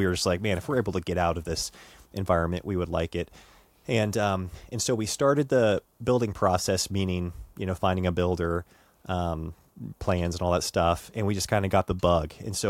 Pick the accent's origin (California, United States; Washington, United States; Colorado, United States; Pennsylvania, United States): Washington, United States; Centralia; also born or lived in Bend; we moved back to my hometown in Centralia, Washington, because I was going to work with my father in his real estate business.